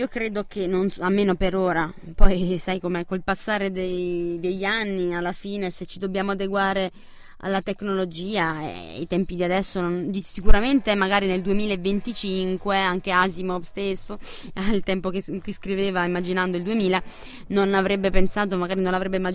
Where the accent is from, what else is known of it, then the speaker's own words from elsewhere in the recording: Naples, Campania, Italy; Sono napoletana, la buona napoletana mi viene spontaneo